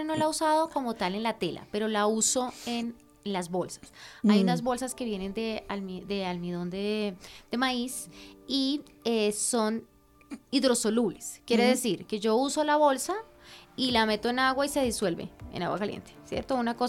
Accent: Colombia; soy una colombiana como tú y como yo

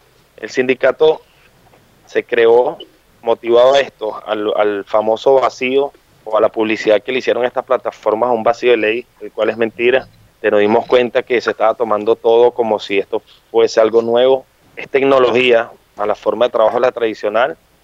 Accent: Caracas, Capital District, Venezuela; moved away as an adult; now in Argentina; Sí, soy de Venezuela, de Caracas. Resido, este año me vine a Argentina

